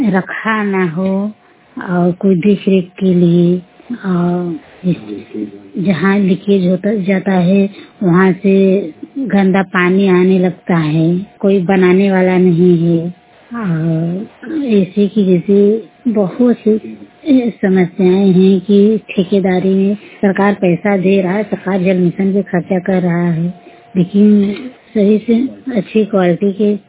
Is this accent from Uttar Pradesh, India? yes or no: yes; Bhadohi, Uttar Pradesh, India; मैं ब्लॉक खरानी से, मेरा जिला भदोही है। मेरा उम्र 30 साल है